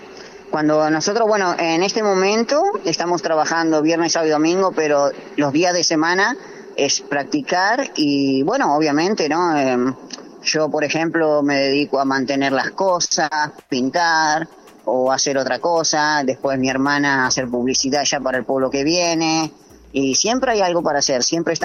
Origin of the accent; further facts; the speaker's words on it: Argentina; tenemos ahí 2 colombianos, somos argentinos y somos varios, somos unos 6, 7